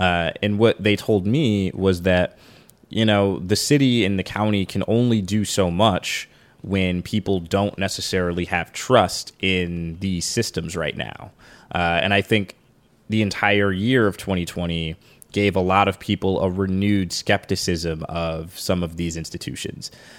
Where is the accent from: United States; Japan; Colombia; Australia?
United States; Detroit, Michigan; last year when I first moved back to Detroit, it felt like I wasn't in my hometown anymore.